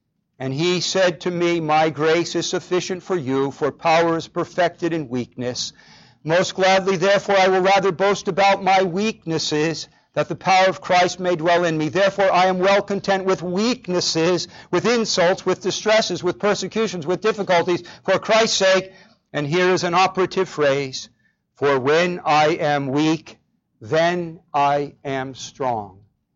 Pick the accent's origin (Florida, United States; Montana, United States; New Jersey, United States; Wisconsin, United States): New Jersey, United States; And I'm from New Jersey. We're Jersey strong, right?